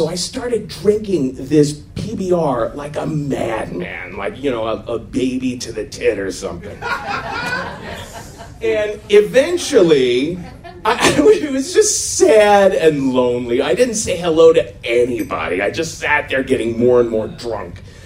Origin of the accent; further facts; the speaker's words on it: Cincinnati, Ohio, United States; moved away as an adult; now in New York, United States; I came here in 1988 to go to NYU. I was 18, and I grew up in Cincinnati, Ohio